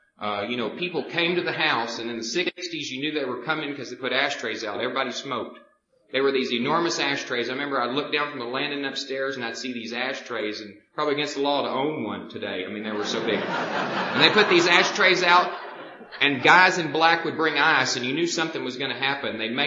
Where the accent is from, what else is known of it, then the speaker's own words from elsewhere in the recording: Dallas, Texas, United States; If you can't tell from the way that I talk, I was born and raised in Dallas, Texas. I was born and raised in a little area of Dallas called Lakewood.